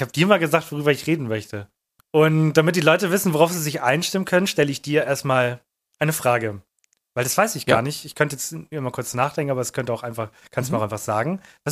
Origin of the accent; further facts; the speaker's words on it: Buxtehude, Lower Saxony, Germany; born there; Buxtehude.